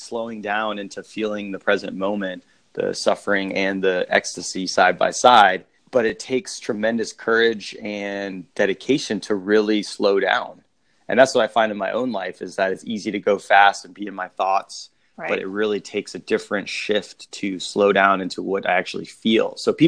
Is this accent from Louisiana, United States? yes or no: yes; Louisiana, United States; growing up Catholic and growing up in Southern Louisiana